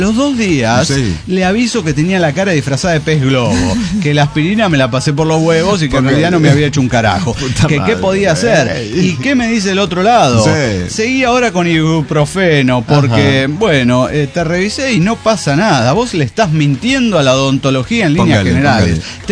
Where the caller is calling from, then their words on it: Puerto Vallarta, Jalisco, Mexico; de Puerto Vallarta, México.